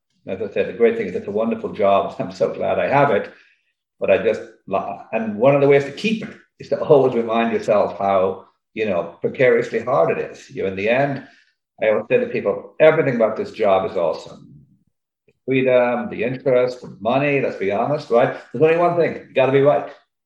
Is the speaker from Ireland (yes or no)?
yes; Ireland; also born or lived in United Kingdom; So, I'm Irish originally. I went to college in the UK.